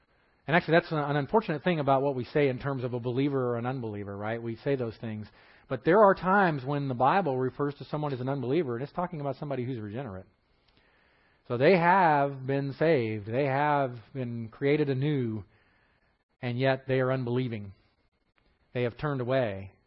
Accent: Texas, United States; Tell I'm from Texas, y'all.

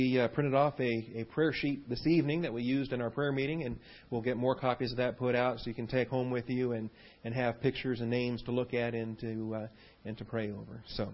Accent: Salem, Oregon, United States; at least by birth, being born and raised in Salem, Oregon.

